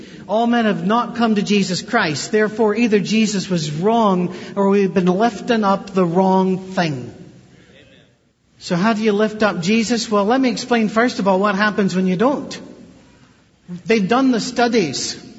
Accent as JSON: {"language": "English", "town": "Detroit", "region": "Michigan", "country": "United States", "said": "And I almost said, I'm from Detroit."}